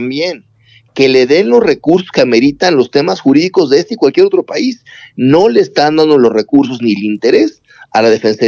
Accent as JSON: {"language": "Spanish", "country": "Mexico", "said": "los que estamos pagando los platos rotos somos todos los mexicanos."}